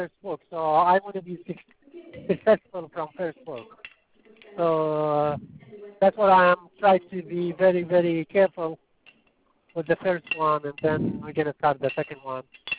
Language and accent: English; Texas, United States; Oh, I am from, I am from Texas. I live in Texas.